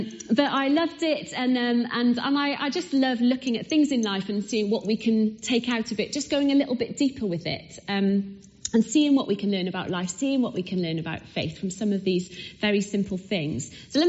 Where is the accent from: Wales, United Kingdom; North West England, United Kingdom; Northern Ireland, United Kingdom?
Wales, United Kingdom; Cardiff; now in Tunbridge Wells, United Kingdom; I live just outside Tunbridge Wells, and I'm married to Andy, who's Scottish, and I grew up in Cardiff